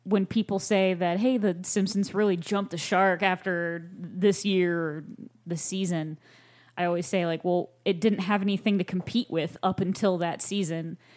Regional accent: Columbus, Ohio, United States; I'm not from here. I grew up in Columbus, so probably had a different lineup on our Fox affiliate

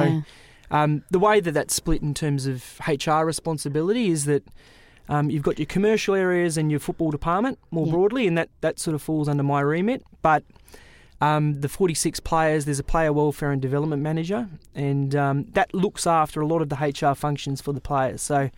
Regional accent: Sydney, New South Wales, Australia; growing up in Sydney, rugby league was more my background.

